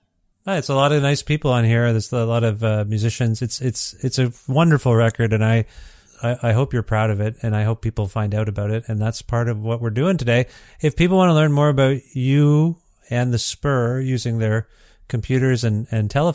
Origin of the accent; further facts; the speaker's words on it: Ontario, Canada; I'm from Ontario and was pretty, pretty well ensconced in a town called Guelph, Ontario, which is like a college town.